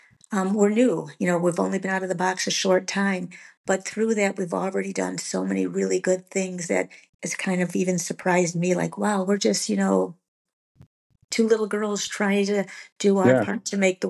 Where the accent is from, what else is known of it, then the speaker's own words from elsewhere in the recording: Michigan, United States; Sabra lives in Georgia, and I'm from the Michigan area.